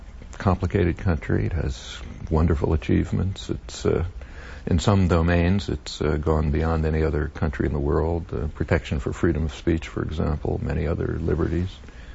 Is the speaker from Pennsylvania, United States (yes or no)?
yes; Philadelphia, Pennsylvania, United States; born there; I was born in 1928 in Philadelphia, immigrant, first-generation immigrant family, Jewish.